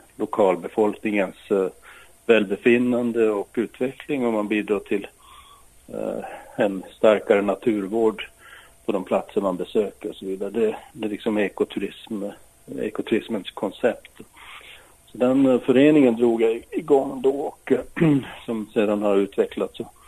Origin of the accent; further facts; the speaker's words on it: Norrbotten County, Sweden; Jo, jag kommer från Norrbotten ursprungligen och har vandrat mycket i våra fjäll.